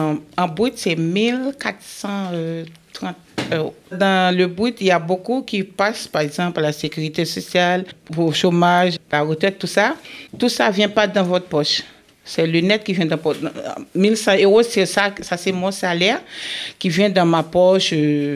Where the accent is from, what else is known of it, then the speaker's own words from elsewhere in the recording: French Guiana, France; je viens de la Guyane pour arriver ici en métropole.